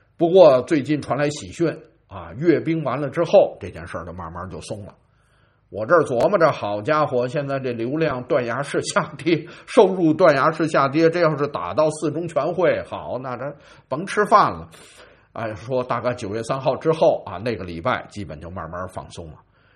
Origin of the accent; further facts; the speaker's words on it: Beijing, China; 我北京人嘛，那北京那边关系是多的嘛